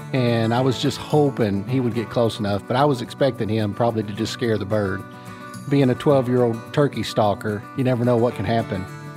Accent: Manila, Arkansas, United States; I'm 44 years old from Manila, Arkansas.

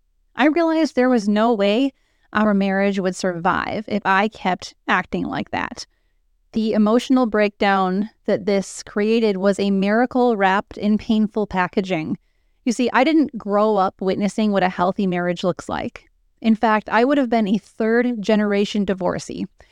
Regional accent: Midwest, United States; You know, I'm from the Midwest. I live in the Midwest. I will probably always live in the Midwest, and we are very much meat and potatoes.

